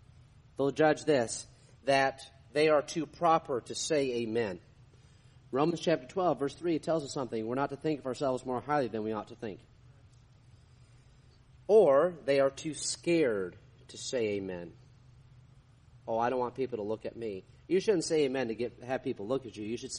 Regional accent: New York, United States; now in Texas, United States; I said, "Well, I'm a pastor down in Texas." Oh, okay. You know, I grew up in New York.

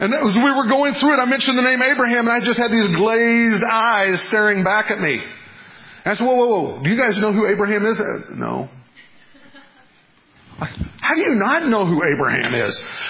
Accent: Carthage, Missouri, United States; We moved back to Missouri. I'm originally from Carthage. Yeah, Carthage. It's a nice place.

